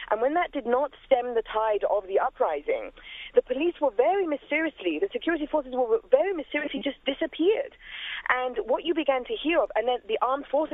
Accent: Egypt; now in New York, United States; as an Egyptian who is watching this from New York, I salute, first of all, the courage of those who have sacrificed their lives

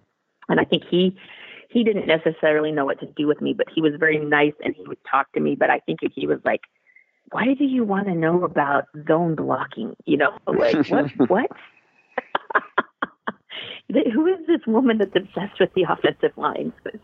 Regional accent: Utah, United States; So we were Mormons growing up in Utah, and this was in the era that BYU football was fantastic.

